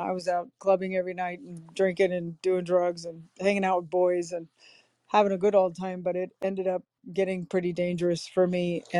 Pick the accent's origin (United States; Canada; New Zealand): United States; Hollywood, California; growing up in Hollywood and, being a teenage alcoholic and, growing up in the music business